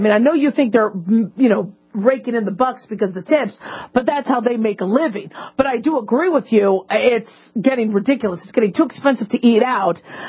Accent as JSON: {"language": "English", "town": "Las Vegas", "region": "Nevada", "country": "United States", "tie": "born or raised there", "said": "You know, I grew up in Vegas in the 80s when you would have $3.99 dinners, $2.99 lunch, $1.99 breakfast, right?"}